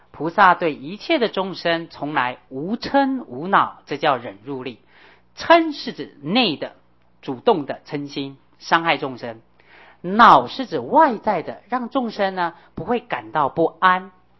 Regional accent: China; 我们中国人常说这滴水之恩啊永生难忘

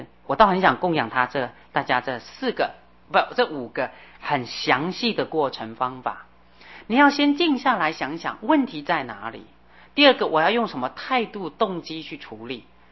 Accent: China; 可是我觉得我们中国人还有很多很多的优点

